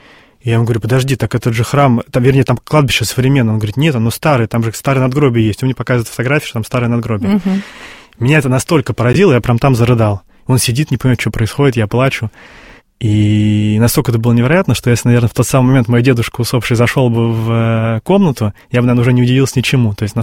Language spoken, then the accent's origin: Russian; Inzhavino, Tambov Oblast, Russia; я упоминаю, что я из Тамбовской области